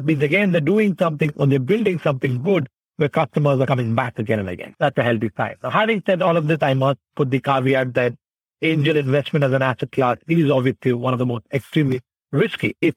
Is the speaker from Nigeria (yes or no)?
no; India; also born or lived in Indonesia; when I was growing up in India, Indonesia, even in college in NUS